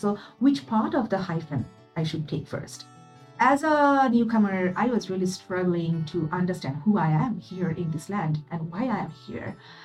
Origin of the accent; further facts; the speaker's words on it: Bangladesh; moved away; I was born and brought up in Bangladesh, and I left my home country 22 years ago.